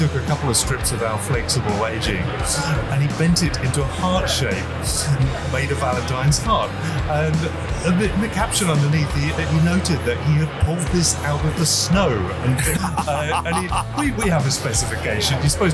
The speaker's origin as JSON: {"language": "English", "country": "United Kingdom", "lives_now": "Boston, United States", "said": "Despite that accent, I'm actually from Boston, originally from the UK a long time ago."}